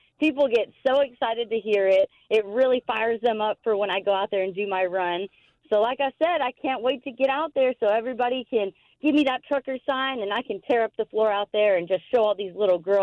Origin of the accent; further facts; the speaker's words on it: El Paso, Texas, United States; So I was a huge fan growing up, and I would go to my hometown show in El Paso, Texas all the time.